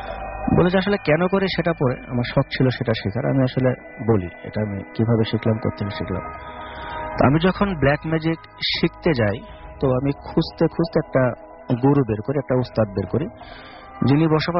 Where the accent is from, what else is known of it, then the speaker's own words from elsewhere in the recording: Melandaha, Mymensingh Division, Bangladesh; now in Dhaka, Bangladesh; আমার জেলা হচ্ছে জামালপুর জেলা, মেলান্দহ থানা।